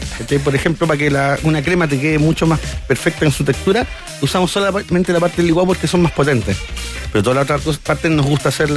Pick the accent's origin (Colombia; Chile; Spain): Chile; Valparaíso; Yo soy de porteño.